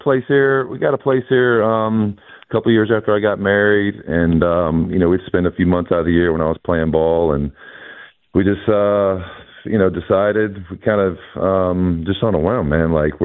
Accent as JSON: {"language": "English", "town": "Senoia", "region": "Georgia", "country": "United States", "tie": "born or raised there", "said": "I grew up in Senoia, Georgia, which that was the country back in the day."}